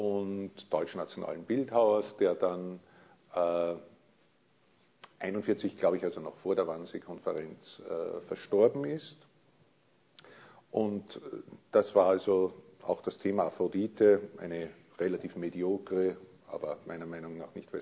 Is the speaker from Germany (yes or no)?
no; Linz, Upper Austria, Austria; moved away as an adult; Ich bin geborener Linzer, bin seit vielen, vielen Jahren, seit ich zu studieren begonnen habe, weg von dieser Stadt, komme aber immer wieder gern zurück von Zeit zu Zeit.